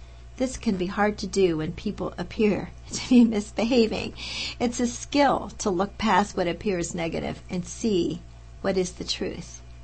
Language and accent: English; State College, Pennsylvania, United States; also born or lived in California; at my hometown of State College, Penn State, I also had gotten a 2-year AA degree while in California.